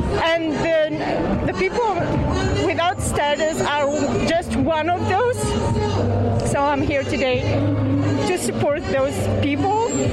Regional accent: Montreal, Quebec, Canada; I'm from Montreal.

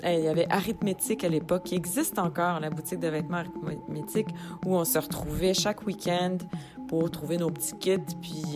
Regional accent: Montreal, Quebec, Canada; I'm from Montreal

